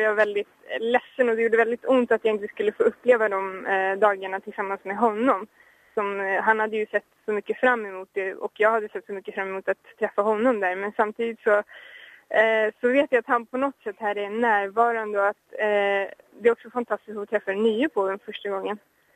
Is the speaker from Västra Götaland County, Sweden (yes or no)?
no; Stockholm, Stockholm County, Sweden; Jag är 21 år och jag kommer från Stockholm. Men dock, min mamma är från Polen.